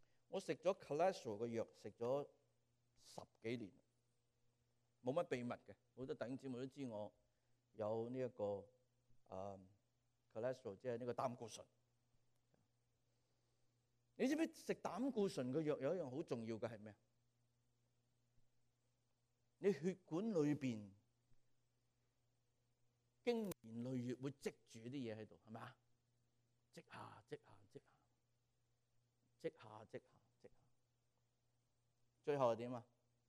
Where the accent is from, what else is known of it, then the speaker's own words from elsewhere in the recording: China; 我们中国人穷到什么都没有